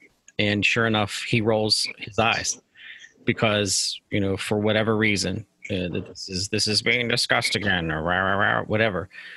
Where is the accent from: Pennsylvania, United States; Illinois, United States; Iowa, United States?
Pennsylvania, United States; Pittsburgh; I'm from Pittsburgh, so he's a Pittsburgh guy.